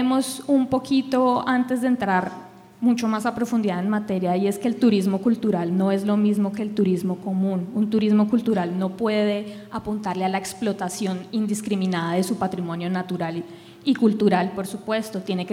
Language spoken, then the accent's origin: Spanish; Colombia; refuerza el estereotipo que tenemos como humanos y especialmente como colombianos